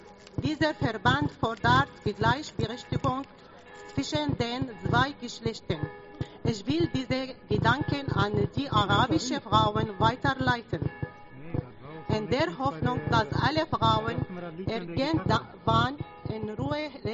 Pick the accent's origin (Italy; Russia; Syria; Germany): Syria; Ich komme aus Syrien.